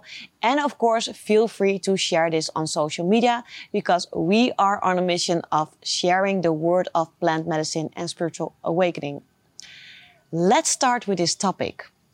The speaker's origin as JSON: {"language": "English", "country": "Netherlands", "tie": "born or raised there", "said": "I grew up in the Netherlands, not in the jungle"}